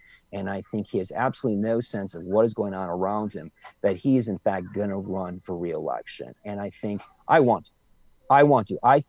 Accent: Wisconsin, United States; I mean, I come from Little Street, Wisconsin. I grew up on Carolyn Drive, a working class neighborhood.

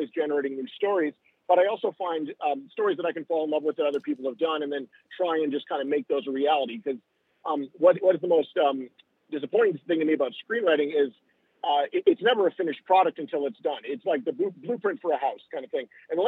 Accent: Canada; now in Los Angeles, United States; So I live in Los Angeles, like I mentioned, I'm from Canada originally, but I spend most of my, I live

